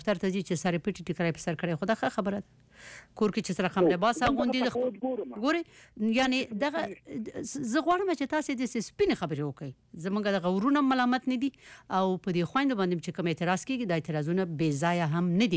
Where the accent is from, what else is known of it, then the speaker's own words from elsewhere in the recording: Afghanistan; خبر ول سره مونږ ټول افغانان یو.